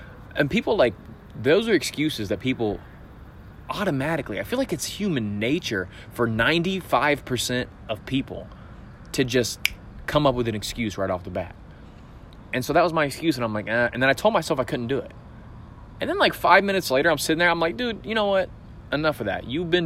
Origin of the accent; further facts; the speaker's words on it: Indiana, United States; also born or lived in Missouri; I'm 26 years old. I moved back to Indiana here in my hometown, and I have no idea what I'm doing with my life.